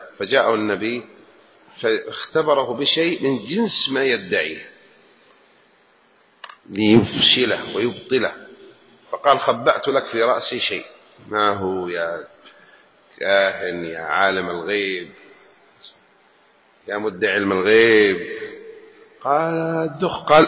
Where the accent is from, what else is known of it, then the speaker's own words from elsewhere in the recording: Jeddah, Makkah Province, Saudi Arabia; سواء كنت من السودان وأنا من جدة وفلان من سوريا واليمن إلى آخره